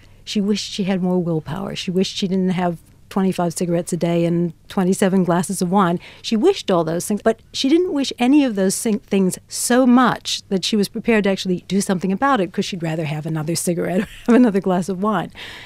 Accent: United States; When I say we, I'm American, so I think of myself as American.

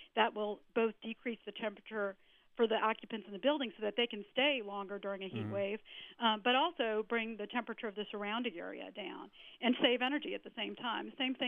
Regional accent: New Orleans, Louisiana, United States; Even my hometown of New Orleans is trying to use some of the vacant lots

